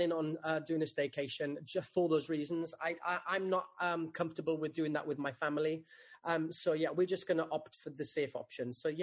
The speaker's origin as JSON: {"language": "English", "region": "Wales", "country": "United Kingdom", "tie": "born or raised there", "said": "a young lad growing up in the Rhondda Valley"}